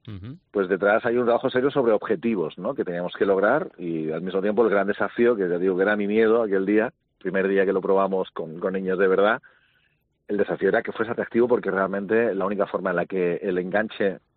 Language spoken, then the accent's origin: Spanish; Málaga, Andalusia, Spain; como somos de Málaga